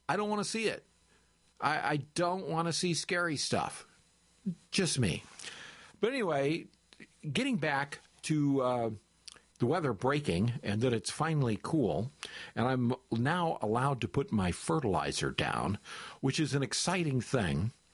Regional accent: Michigan, United States; I grew up in Michigan as a child, lived on a lake called Mill Lake, halfway between Hastings, Michigan, and Battle Creek, Michigan.

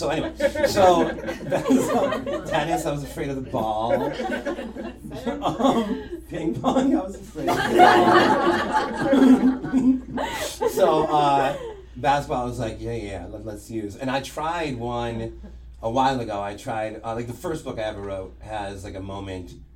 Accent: Detroit, Michigan, United States; I'm from Detroit, and in the 80s, the Pistons were amazing

